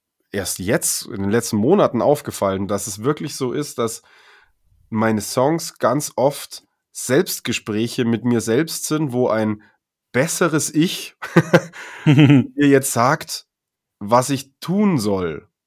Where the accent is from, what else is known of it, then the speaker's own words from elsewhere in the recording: Munich, Bavaria, Germany; born there; bin in München geboren, aber walisische Eltern, walisischer Dad.